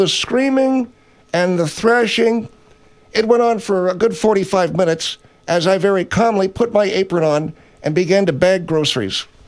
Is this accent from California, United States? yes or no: yes; California, United States; Now, I come from California. We didn't have any neighborhoods.